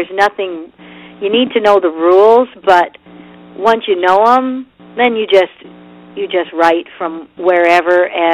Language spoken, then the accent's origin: English; British Columbia, Canada; I'm from Canada, northern British Columbia, so I know Winter Wonderland, too.